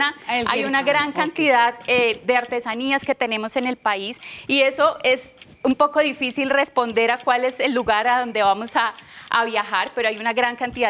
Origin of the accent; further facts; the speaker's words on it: Colombia; realmente nos caracteriza como colombianos